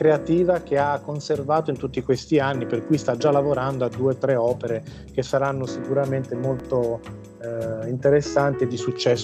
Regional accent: Sardinia, Italy; una storia ambientata in Sardegna, dalle nostre parti, nel Cagliaritano

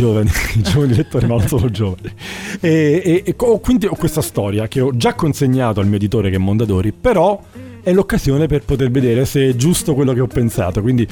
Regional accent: Salerno, Campania, Italy; io sono di Salerno, quindi a un passo dalla costiera amalfitana.

